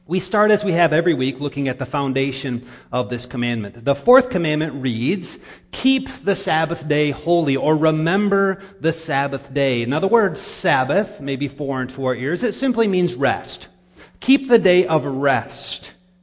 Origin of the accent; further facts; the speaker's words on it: Iowa, United States; I remember growing up in Northwest Iowa